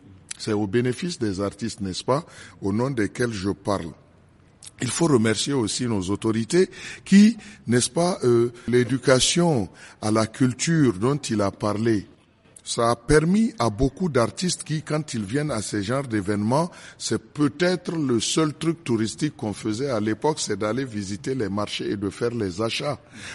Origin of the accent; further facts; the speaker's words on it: Niamey, Niger; Moi, je suis de Niamey.